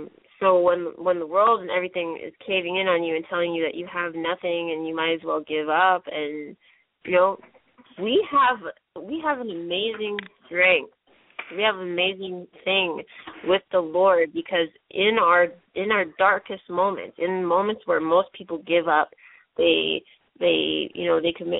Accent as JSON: {"language": "English", "country": "Canada", "said": "I'm from Canada. The altitude is a little different up here, you know?"}